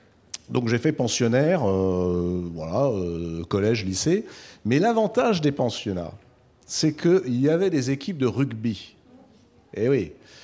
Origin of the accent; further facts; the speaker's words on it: La Rochelle, Nouvelle-Aquitaine, France; Je viens de La Rochelle, moi.